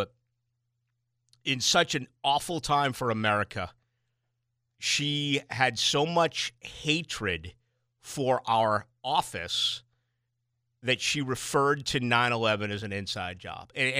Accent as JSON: {"language": "English", "town": "Boston", "region": "Massachusetts", "country": "United States", "tie": "born or raised there", "said": "My hometown in Boston, they'll come back as long as they win."}